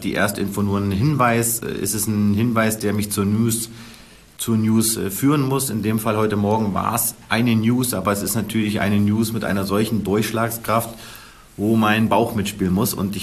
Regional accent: Kassel, Hesse, Germany; born there; Du musst wissen, ich komme ja aus Nordhessen, gebürtig aus Kassel.

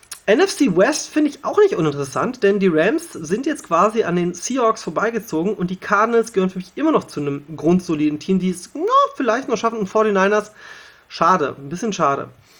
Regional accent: Hanover, Lower Saxony, Germany; born there; das muss ich als gebürtiger Hannoveraner zugeben

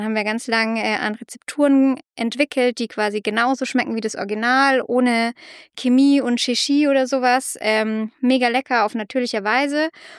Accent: Rosenheim, Bavaria, Germany; now in Regensburg, Germany; Ich komme ursprünglich aus Rosenheim, also auch aus Oberbayern, wohne schon seit 4 Jahren in Regensburg

